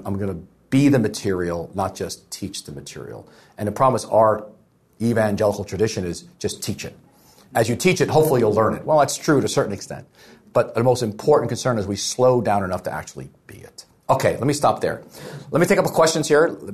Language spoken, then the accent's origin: English; New York, United States; Honestly, we're from New York